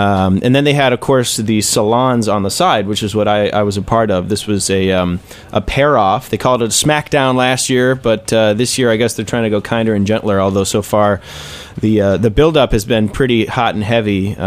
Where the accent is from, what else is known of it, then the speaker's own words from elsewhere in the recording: Chicago, Illinois, United States; I'm from Chicago, and I'm a huge fan of sours